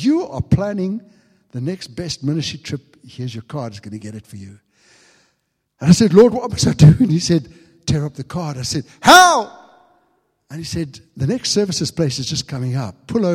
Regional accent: South Africa; now in England; Very briefly, Dot and I came from South Africa to England

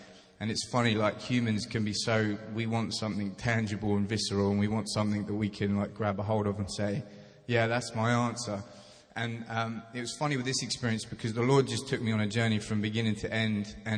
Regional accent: United Kingdom; I'm a British boy, and we don't have that kind of scenery in my world, in our country.

